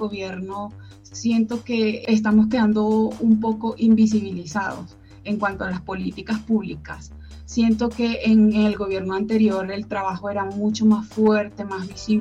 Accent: Venezuela; now in Colombia; casi 3 millones de venezolanos en Colombia, que nosotros no quisimos salir de Venezuela por placer. Salimos de Venezuela por diferentes motivos y por la crisis humanitaria, y realmente fue una decisión obligada.

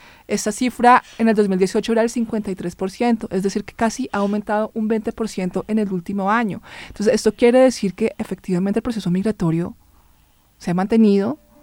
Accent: Colombia; eso también genera algo para pensar nosotros como colombianos.

